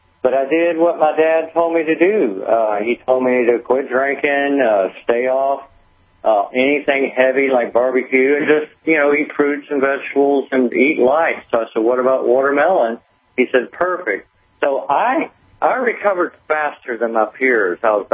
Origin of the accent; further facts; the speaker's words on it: Fort Walton Beach, Florida, United States; I grew up in Northwest Florida, I was born in 1953. This was Fort Walton Beach next to Pensacola, Florida.